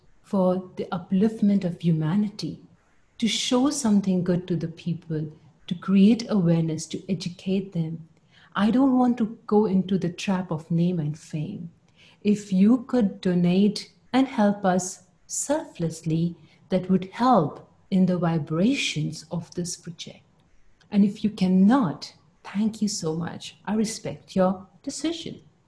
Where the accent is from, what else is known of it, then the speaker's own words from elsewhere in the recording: India; I'm quoting this because I come from India and I know the history of India